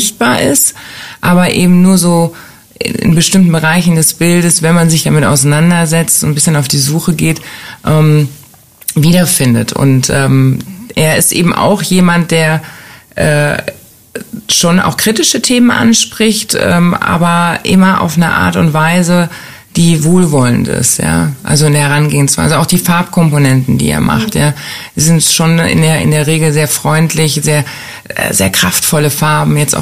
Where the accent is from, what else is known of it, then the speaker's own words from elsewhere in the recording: Düsseldorf, North Rhine-Westphalia, Germany; Ei, ich bin Düsseldorfer